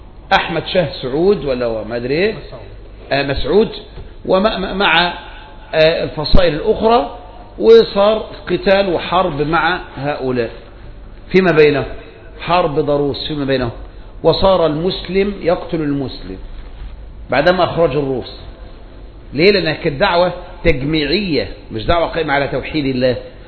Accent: Egypt; ده احنا مصريين على قد حالنا يا عم، طيبين فلاحين على قد حالنا

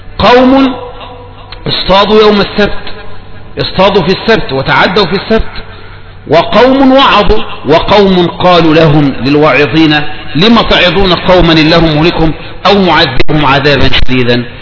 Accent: Egypt; مثل عندنا في مصر، عد من المعاصي ستمل من كثرة المعاصي

